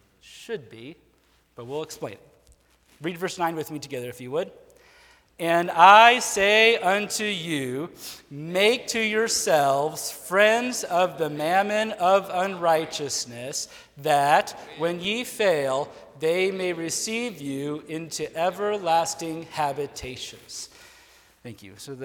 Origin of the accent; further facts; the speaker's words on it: Nebraska, United States; So I'm from Nebraska, so we've got corn and beans, all right?